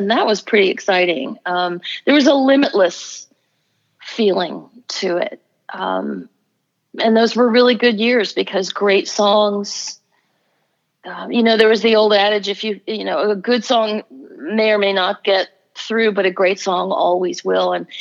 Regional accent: New York, United States; I mean, I grew up in New York

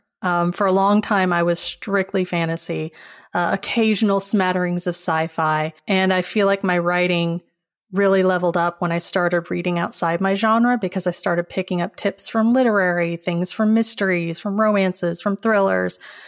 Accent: Midwest, United States; I will say I am from the Midwest, so local is kind of a wide radius.

